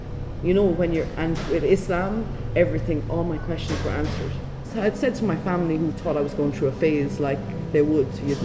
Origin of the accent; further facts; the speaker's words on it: Ireland; And being Irish, I understand how the IRA, and you know, the IRA being seen as a terrorist organization worldwide